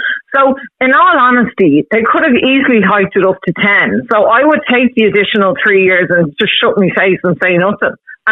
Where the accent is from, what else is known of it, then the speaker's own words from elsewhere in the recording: Ireland; as an Irish person born or bred here